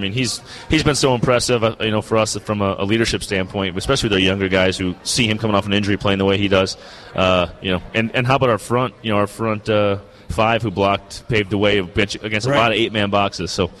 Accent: United States; I'm American, though, so it's the day after.

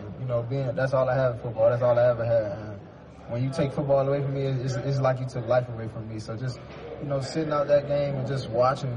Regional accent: Washington, District of Columbia, United States; I'm born and raised in Washington, D.C., know a lot about the NFC East.

